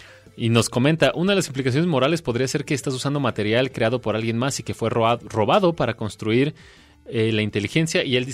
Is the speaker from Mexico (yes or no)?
yes; Sinaloa, Mexico; Soy de Sinaloa y he manejado tanto ahí, en Querétaro, en la Ciudad de México, y en algunas otras ciudades